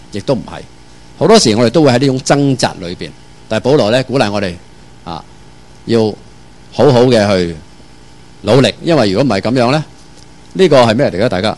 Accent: China; 我哋中国人咧眼窝浅啲，所以好容易俾人打爆眼。

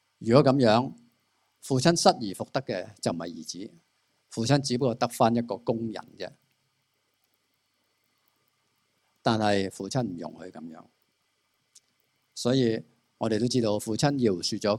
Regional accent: China; 可能我们中国人很有礼貌

